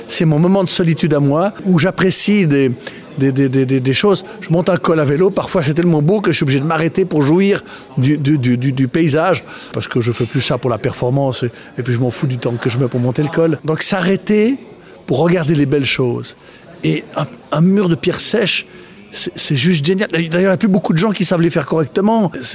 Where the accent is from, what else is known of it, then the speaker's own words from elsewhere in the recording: Bourgogne-Franche-Comté, France; Moi, je suis sensible aux vieilles pierres, que ce soit dans le Jura, parce que moi, je suis jurassien d'origine